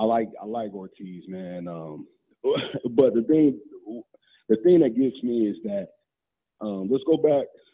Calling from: Fargo, North Dakota, United States; I'm calling from Fargo, North Dakota, man.

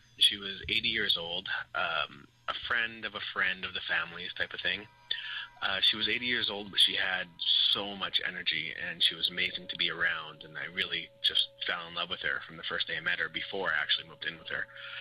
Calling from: Montreal, Quebec, Canada; I'm calling from Montreal, Quebec.

